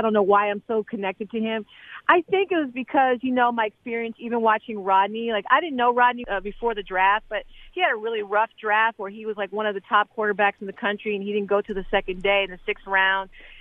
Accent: Philadelphia, Pennsylvania, United States; I'm from Philadelphia, and we all know how the Philadelphia Eagle fans are.

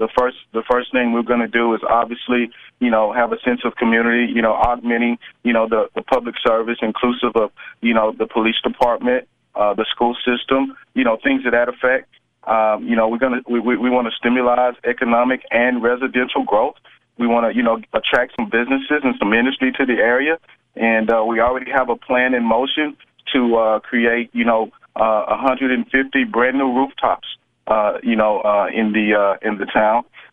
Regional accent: Walls, Mississippi, United States; You know, growing up in Walls, I grew up very modestly. In fact, I did not even have indoor plumbing until I was 16 years old.

